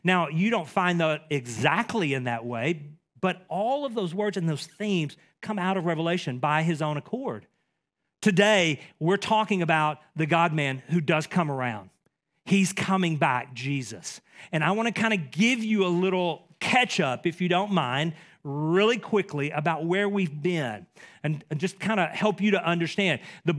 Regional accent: Dallas, Texas, United States; and my accent maybe gives it away, I'm from East Texas. I've lived here long enough now that this is home, but the Dallas, Texas area is where I grew up.

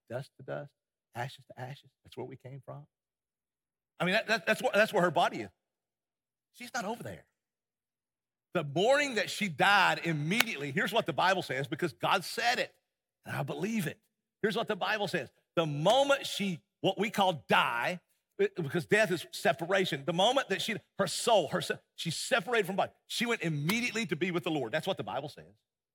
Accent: Nashville, Tennessee, United States; now in Murfreesboro, United States; So, I'm from Nashville.

